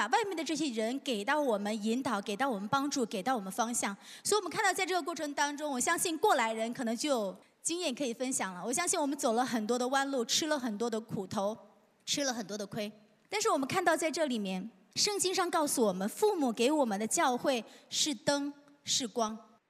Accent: Northeast China, China; 这是我在去年12月份回去我的家乡东北，因为我是个中国人

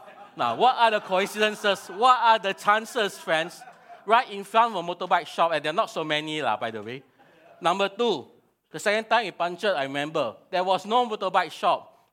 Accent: Penang, Malaysia; English is a second language; I'm from Penang. I stay on the island.

